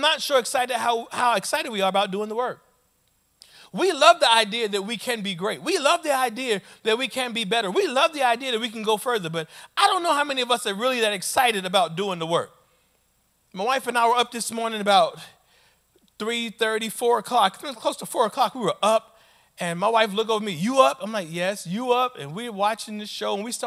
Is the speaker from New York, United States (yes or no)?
yes; New York, United States; So all of you who think that I'm walking with a limp because I'm a gangster and I'm from New York, nah, actually, I got a little bit of a problem.